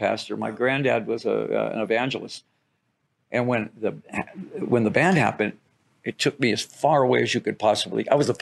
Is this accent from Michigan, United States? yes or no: yes; Detroit, Michigan, United States; because I'm from Detroit.